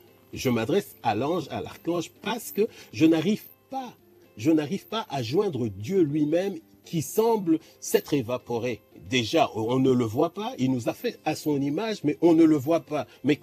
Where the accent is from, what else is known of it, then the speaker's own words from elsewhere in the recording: DR Congo; à la rencontre d'autres cultures africaines, mais qui sont venues s'implanter chez nous.